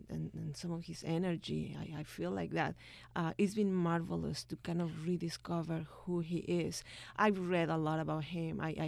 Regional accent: Mexico; now in United States; And it was that kind of introduction to what children literature was here in this country when I came from Mexico in 1994.

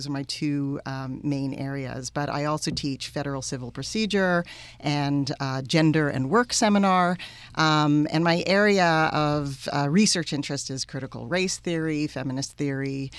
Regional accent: Canada; I am Canadian.

